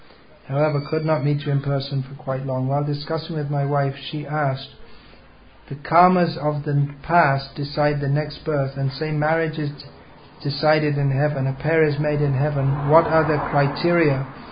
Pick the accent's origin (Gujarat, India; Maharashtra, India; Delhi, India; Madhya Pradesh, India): Madhya Pradesh, India; Indore; I am from Indore